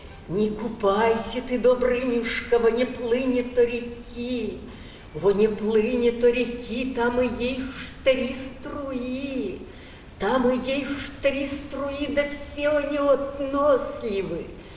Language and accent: Russian; Russia; У нас, я выросла в Заволжье, у нас не сказывали былины.